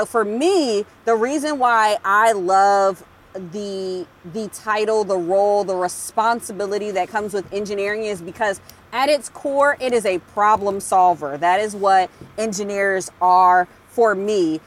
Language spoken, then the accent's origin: English; Paterson, New Jersey, United States; I grew up in Paterson, New Jersey, inner city kid